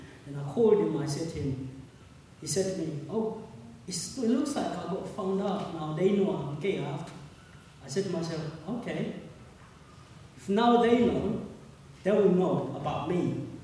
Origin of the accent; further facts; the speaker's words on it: Uganda; also born or lived in Kenya; I'm from Uganda. Good to see you. I came in this country not as a refugee. I came here to do my studies, but I was born in Kenya